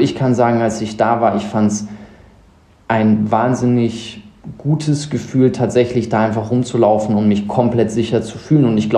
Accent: South Africa; now in Munich, Germany; Ich bin in Südafrika groß geworden, 6 Jahre da gelebt

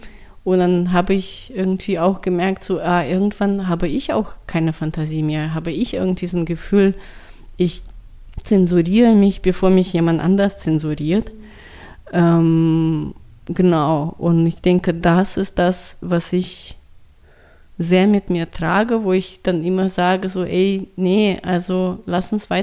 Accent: Murmansk, Murmansk Oblast, Russia; German is a second language; aber ich komme aus Murmansk, da waren auch nicht so viele Migranten wie in Moskau und St. Petersburg.

